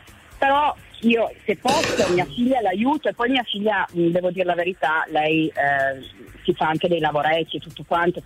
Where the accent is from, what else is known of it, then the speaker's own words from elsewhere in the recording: Fossano, Piedmont, Italy; io sono di Fossano, noi prendiamo proprio l'aereo di qua